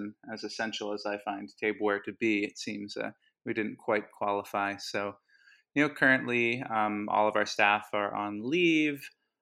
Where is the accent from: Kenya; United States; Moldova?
United States; Havertown, Pennsylvania; also born or lived in Hawaii; I grew up in Hawaii actually till I was 10. My dad and my mom moved out there for a while, and you know, eventually came back in the mid 90s, moved to the Philly suburbs in Havertown.